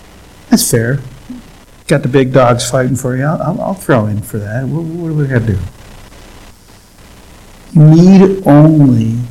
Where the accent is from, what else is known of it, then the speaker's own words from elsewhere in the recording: Syracuse, New York, United States; I'm from Syracuse, so that's every once in a while I throw that out.